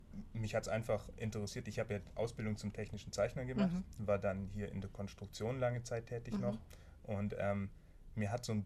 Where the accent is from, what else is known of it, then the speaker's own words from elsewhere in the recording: Markdorf, Baden-Württemberg, Germany; Ich komme aus Markdorf